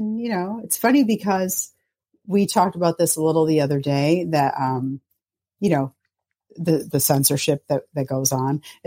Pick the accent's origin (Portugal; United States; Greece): Greece; Remember, I'm Greek. I talk a lot.